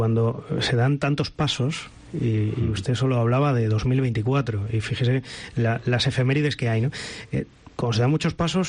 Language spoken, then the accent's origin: Spanish; Extremadura, Spain; Los extremeños nos dejamos querer, don Jesús.